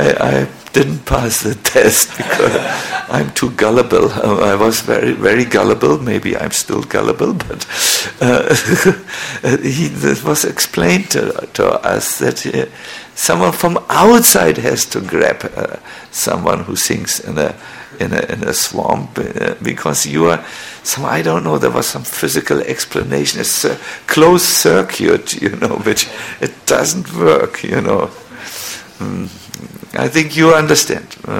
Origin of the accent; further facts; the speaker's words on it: Germany; So please listen and spot me. I'm from Germany.